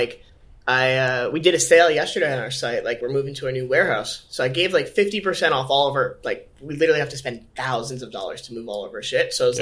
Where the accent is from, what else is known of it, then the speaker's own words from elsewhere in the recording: Connecticut, United States; I grew up in Connecticut on a farm. There's no venture capital. There's no Shopify. There's one gas station and a chicken nugget restaurant